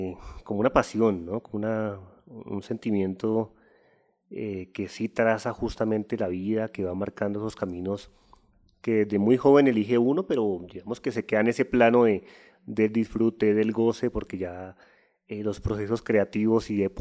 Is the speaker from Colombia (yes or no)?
yes; Popayán, Cauca, Colombia; Comencé a estudiar literatura en la Universidad del Cauca, yo soy de Popayán